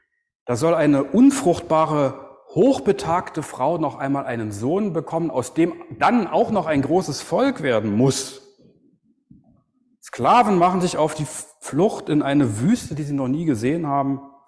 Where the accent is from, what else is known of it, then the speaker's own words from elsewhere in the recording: Berlin, Germany; wie damals in Berlin, wo ich aufgewachsen bin.